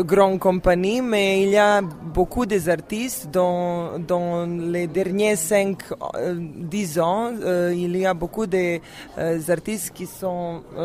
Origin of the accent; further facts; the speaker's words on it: Zagreb, City of Zagreb, Croatia; c'est très important que nous sommes ici, que nous sommes venus de Zagreb